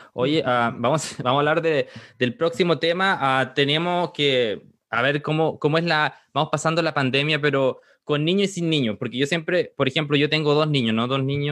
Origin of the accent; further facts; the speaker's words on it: Chile; Yo, como chileno, no sé, bueno, quizá no probé nunca comida buena